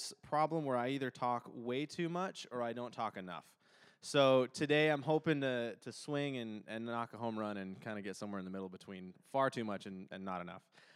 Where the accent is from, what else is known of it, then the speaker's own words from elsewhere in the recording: New England, United States; also born or lived in North Carolina; now in Maryland, United States; I have been here at New Life since February 1st. My wife and I moved from North Carolina. Originally, we're from New England.